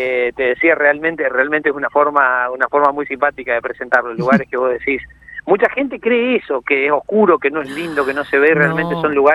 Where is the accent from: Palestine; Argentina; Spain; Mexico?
Argentina; Esquel, Chubut; also born or lived in Córdoba; Y soy enamorado de la Patagonia. Yo soy nacido en Esquel, viví algunos años, cuando en mi época de estudiante en Córdoba, volví a Patagonia y soy enamorado de los espejos de agua y la Patagonia.